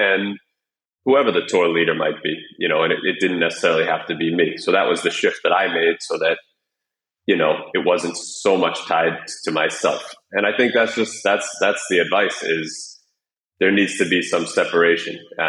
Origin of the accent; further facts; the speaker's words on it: United States; I go to the US 3-4 times a year, visit family, friends.